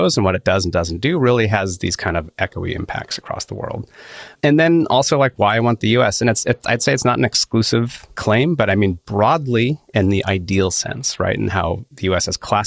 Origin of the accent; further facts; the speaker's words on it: United States; I'm an American